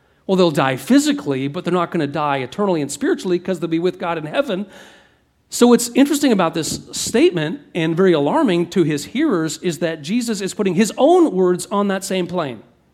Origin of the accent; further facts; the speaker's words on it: Bracebridge, Ontario, Canada; Like, I grew up in Bracebridge.